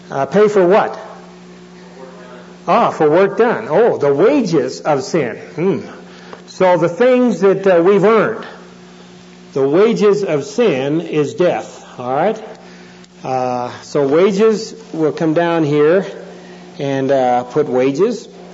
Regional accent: Canada; I grew up in Canada, and as you know, the national sport in Canada is lacrosse.

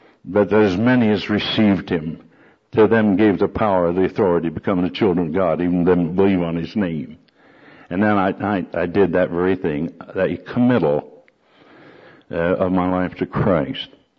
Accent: Whittier, California, United States; in Whittier High School, I was born in Whittier, June 30th, 1912. And I went to school with Richard Nixon.

